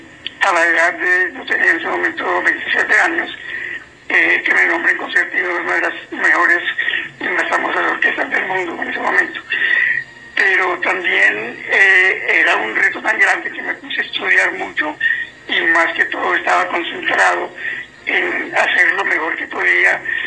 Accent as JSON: {"language": "Spanish", "town": "Barranquilla", "region": "Atlántico", "country": "Colombia", "tie": "born or raised there", "also_born_or_lived": "Cali", "said": "Yo nací en Cali, pero nunca viví en Cali realmente. Mis padres vivían en la costa, en Barranquilla, y apenas yo nací, regresaron a Barranquilla."}